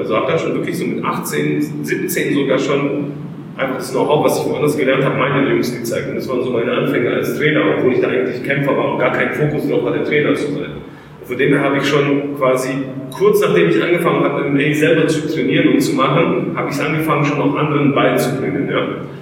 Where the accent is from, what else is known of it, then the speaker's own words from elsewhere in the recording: Balingen, Baden-Württemberg, Germany; wir kommen hier aus Balingen, du aus Albstadt, aber es ist eine sehr ländliche Region